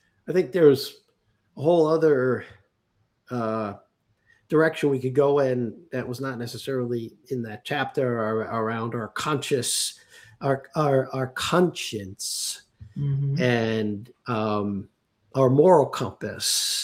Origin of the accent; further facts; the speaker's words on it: New York City, New York, United States; also born or lived in Long Island, New York; growing up in New York City public school system and later Long Island public schools